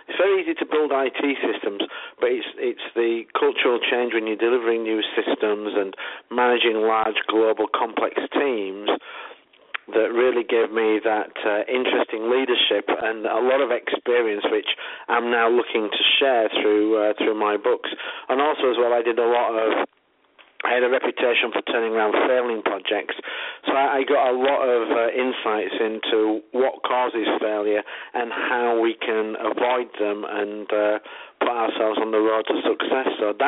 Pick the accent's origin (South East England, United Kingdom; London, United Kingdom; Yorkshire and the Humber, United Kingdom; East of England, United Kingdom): Yorkshire and the Humber, United Kingdom; Leeds; accent: English; I guess people can tell from the accent, I'm not American, I'm English. I'm from the north of England, from a place called Leeds.